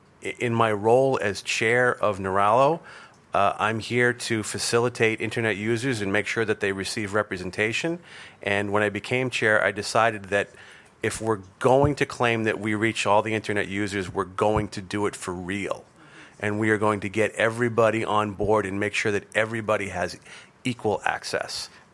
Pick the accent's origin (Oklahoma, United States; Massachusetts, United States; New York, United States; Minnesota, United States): Massachusetts, United States; Boston; I'm from Boston in the United States